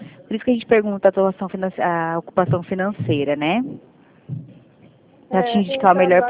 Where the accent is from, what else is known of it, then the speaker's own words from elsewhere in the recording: Rio Claro, São Paulo, Brazil; eu sou aqui do interior de São Paulo, de Rio Claro.